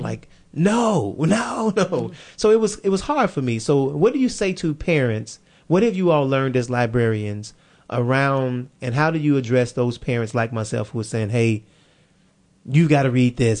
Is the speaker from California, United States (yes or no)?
no; Chicago, Illinois, United States; I grew up in Chicago early on, and I went to a school called Marcus Garvey Elementary School.